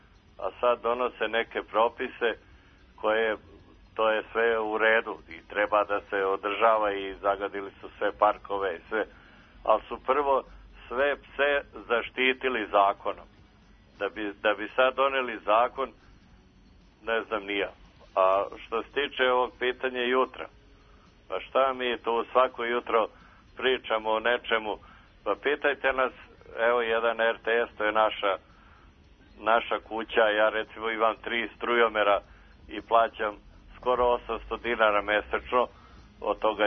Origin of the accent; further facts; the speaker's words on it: Belgrade, Serbia; Pa ja sam Beograđanin, inače trenutno van Beograda